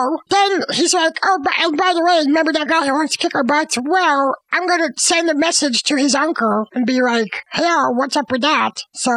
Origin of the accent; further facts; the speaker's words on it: United States; Well, I am American, but I don't watch football because I couldn't play it, so...